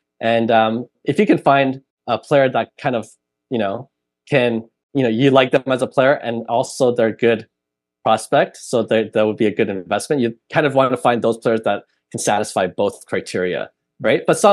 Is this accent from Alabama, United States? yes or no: no; Sacramento, California, United States; I grew up in Sacramento. I'm only going to collect Sacramento Kings players.